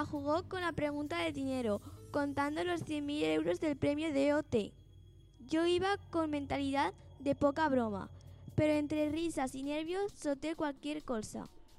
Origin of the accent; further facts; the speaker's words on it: Zaragoza, Aragon, Spain; Pues porque soy de Zaragoza, maño, y me gusta que se note.